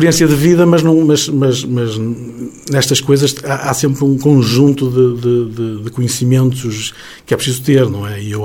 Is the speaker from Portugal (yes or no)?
yes; Santa Marta, Portugal; eu não sou nativo, eu sou originário de Santa Marta, já estou há mais tempo a morar em PR, estou há 31 anos a morar em PR, e sinto-me de PR de alma e coração.